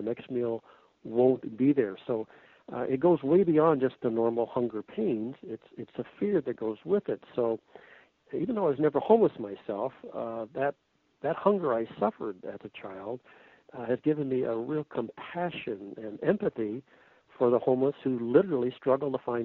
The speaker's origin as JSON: {"language": "English", "town": "Detroit", "region": "Michigan", "country": "United States", "tie": "born or raised there", "said": "I grew up in and lived most of my life in the Detroit, Michigan area."}